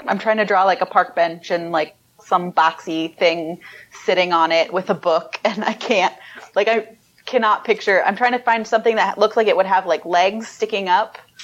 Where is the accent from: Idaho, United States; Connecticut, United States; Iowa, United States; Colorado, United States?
Iowa, United States; I'm from Iowa, so I'm a Hawkeye fan.